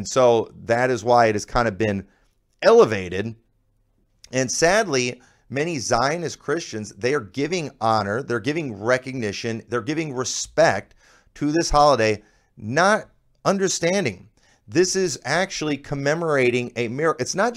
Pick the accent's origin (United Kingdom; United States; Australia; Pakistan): United States; I celebrate that because I'm an American.